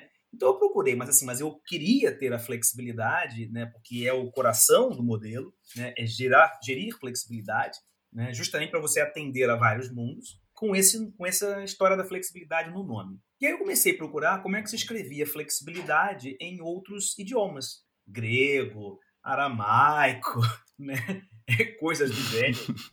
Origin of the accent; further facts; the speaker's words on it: Brazil; now in Braga, Portugal; eu sou brasileiro, não sou daqui de Portugal, mas moro aqui em Portugal, em Braga, há 2 anos e meio